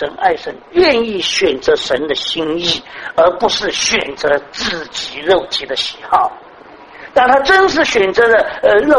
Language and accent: Chinese; Shanghai, China; 我们上海人说，那里头的儿子自己的好